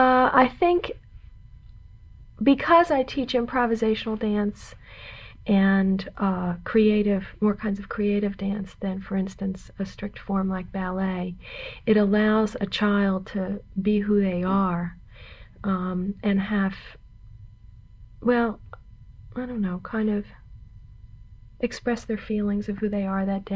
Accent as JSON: {"language": "English", "region": "California", "country": "United States", "said": "I tell them my name, and I tell them that I'm visiting from California"}